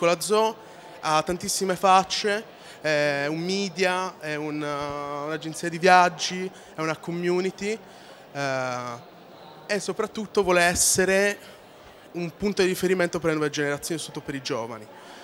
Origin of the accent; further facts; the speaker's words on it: Cagliari, Sardinia, Italy; now in Milan, Italy; Io sono nato a Cagliari, sono cresciuto a Cagliari, sono stato a Milano.